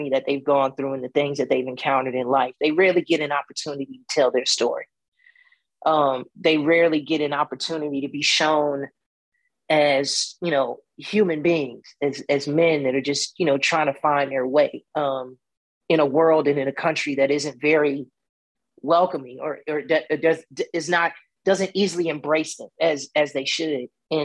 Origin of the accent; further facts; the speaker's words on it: Chicago, Illinois, United States; You know, that was my upbringing. That was my reality of growing up in Chicago.